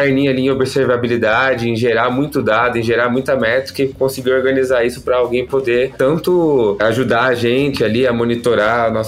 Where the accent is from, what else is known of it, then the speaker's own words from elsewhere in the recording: São José dos Campos, São Paulo, Brazil; Sou de São José dos Campos aqui, não tem nenhuma sede da Ambev Tech por perto, eu sou total remoto